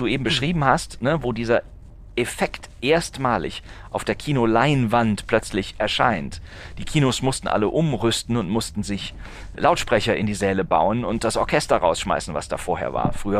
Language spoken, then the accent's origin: German; North Rhine-Westphalia, Germany; Ich bin in Nordrhein-Westfalen aufgewachsen, hatte also immer die Radioprogramme des WDR.